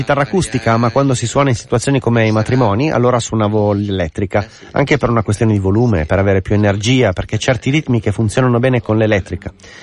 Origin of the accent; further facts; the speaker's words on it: Agadez, Niger; Io vengo da Agadez